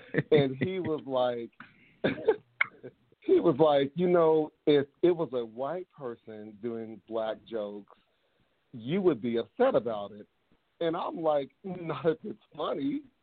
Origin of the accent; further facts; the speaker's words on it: Austin, Texas, United States; Yeah, I grew up in Austin, which is a pretty much white town.